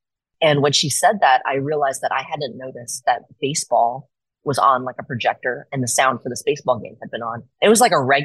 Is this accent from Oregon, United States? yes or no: yes; Portland, Oregon, United States; And Portland is my hometown. And it was getting like crapped on every day in the media.